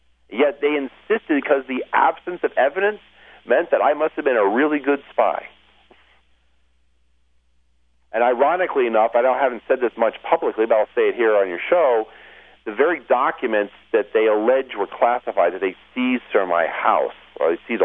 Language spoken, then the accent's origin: English; United States; I'm an American, and I took an oath to defend.